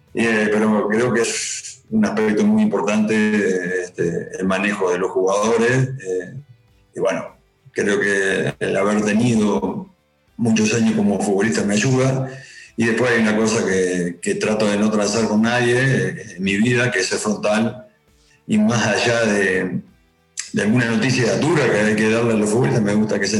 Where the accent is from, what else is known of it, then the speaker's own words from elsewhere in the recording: Uruguay; somos uruguayos y lo llevamos en la sangre